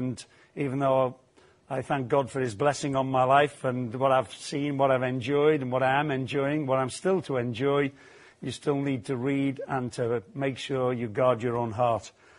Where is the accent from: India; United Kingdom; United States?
United Kingdom; Liverpool, North West England; born there; But I was born in Liverpool.